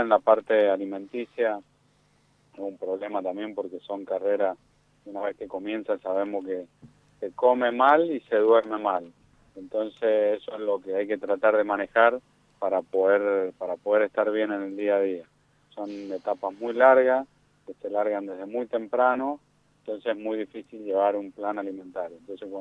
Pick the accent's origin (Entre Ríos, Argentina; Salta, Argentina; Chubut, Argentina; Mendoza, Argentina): Mendoza, Argentina; Rivadavia; toda la gente acá de la zona este, yo soy de Rivadavia